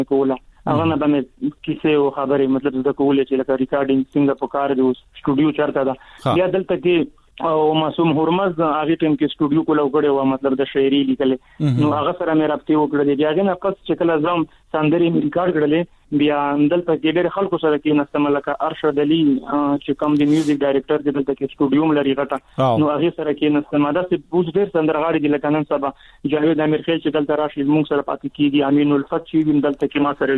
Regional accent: Khyber Pakhtunkhwa, Pakistan; زه د وزیرستان یم

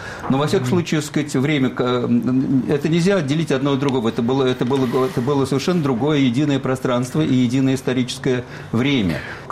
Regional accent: Moscow, Russia; born there; Я еврей-историк, родившийся в Москве, ни в Одессе, ни во Львове, ни в Киеве.

